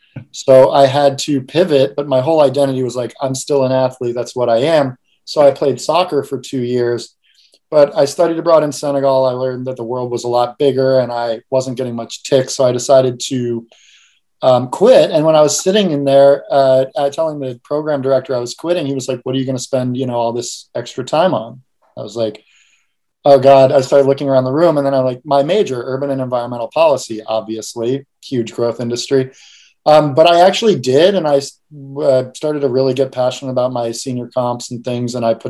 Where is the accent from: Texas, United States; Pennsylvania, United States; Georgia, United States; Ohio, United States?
Pennsylvania, United States; Philadelphia; Started to care about cities, started to be intensely proud of being a Philadelphian